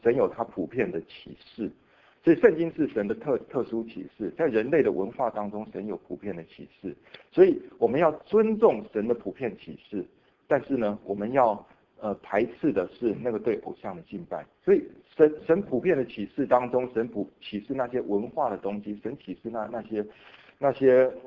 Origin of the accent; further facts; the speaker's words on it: Taiwan; 我们从台湾来的都有这么一个压力